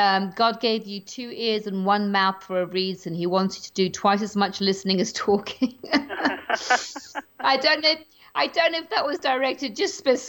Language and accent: English; England, United Kingdom; growing up in England